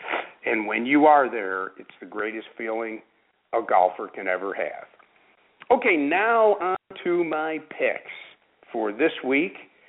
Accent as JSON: {"language": "English", "town": "Boca Raton", "region": "Florida", "country": "United States", "tie": "born or raised there", "said": "Next after that will be the tournament in my hometown, the Allianz, which I'm looking forward to in Boca Raton at the old course at Broken Sound."}